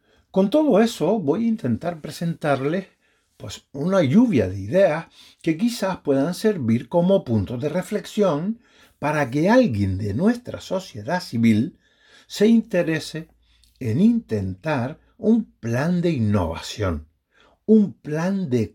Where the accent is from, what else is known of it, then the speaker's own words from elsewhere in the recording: Canary Islands, Spain; desde mi experiencia como canario y como empresario